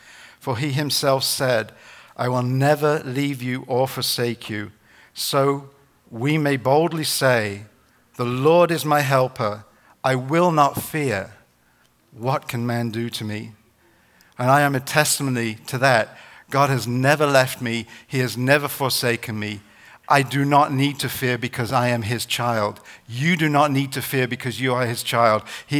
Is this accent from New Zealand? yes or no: no; England, United Kingdom; When I was growing up in England, we used to live in this place called the Peak District